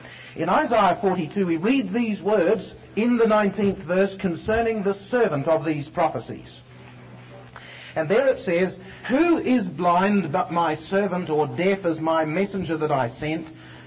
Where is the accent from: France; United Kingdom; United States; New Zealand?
New Zealand